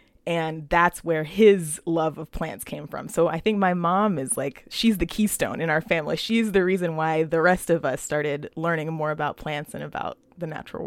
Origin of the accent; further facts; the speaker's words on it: Los Angeles, California, United States; I was born in Hollywood. I grew up in Los Angeles, like right in the middle of the city. I had family in the South, and so we would go and visit my grandparents in New Orleans every year